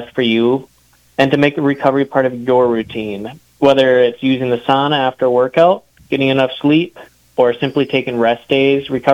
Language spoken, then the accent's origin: English; Wadena, Minnesota, United States; now in Montevideo, United States; I'm originally from Wadena, so kind of newer to the area here in Montevideo, but been loving it since, so glad to call it home.